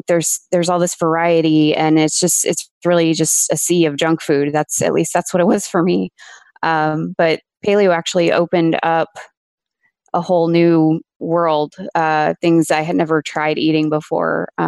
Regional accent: Midwest, United States; I'm from the Midwest originally, and we decided to leave and move to Arizona for a year.

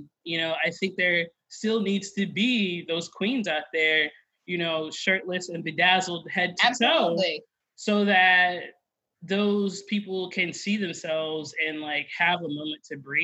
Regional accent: East Coast, United States; I grew up on the East Coast, she grew up on the West Coast, we're coastal babies, right?

